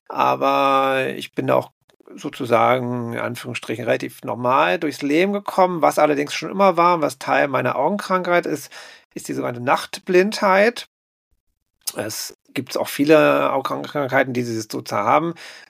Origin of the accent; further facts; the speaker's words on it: Berlin, Germany; Ich bin in Berlin-Spandau, also ich bin in Berlin-Wilmersdorf geboren, bin dann später meine Eltern, als ich 9 war, nach Berlin-Spandau gezogen, beziehungsweise Starken, das war in den 80er Jahren